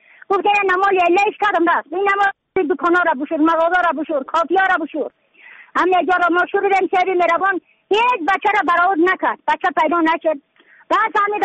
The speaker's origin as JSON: {"language": "Persian", "region": "Badakhshan", "country": "Afghanistan", "said": "از بدخشان هستم، مرکز بدخشان، ولسوالی یکل پایان، خیره وینگ"}